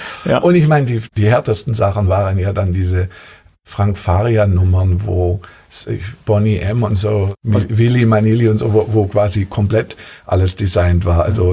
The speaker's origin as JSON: {"language": "German", "town": "Stuttgart", "region": "Baden-Württemberg", "country": "Germany", "said": "Als Stuttgarter in München."}